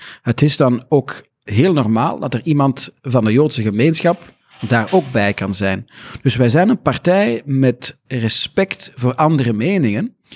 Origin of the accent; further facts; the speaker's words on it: Belgium; Ja, ik heb wel een dubbele nationaliteit omdat mijn vader Brits is, dus ik ben een Brit en een Belg.